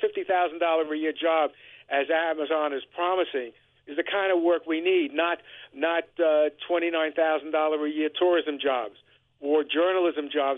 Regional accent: New York City, New York, United States; there was a comic strip when I was growing up in the New York Post called Pogo

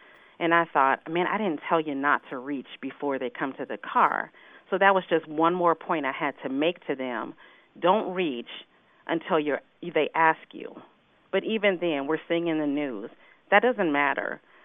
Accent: Chicago, Illinois, United States; I'm born and raised in Chicago, and I got to tell you, I was never pulled over in Chicago as much as I've been pulled over in Iowa.

